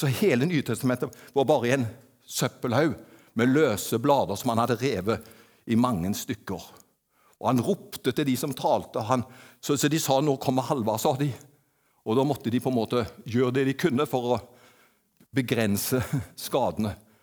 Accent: Avaldsnes, Rogaland, Norway; Jeg kommer fra Avaldsnes på Nordkarmen, men det var Haugesund som var byen.

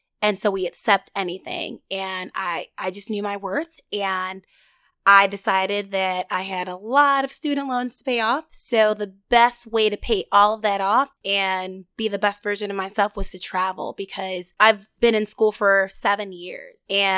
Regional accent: Buffalo, New York, United States; it's just truly been a blessing just to work there and serve my hometown, the community of Buffalo.

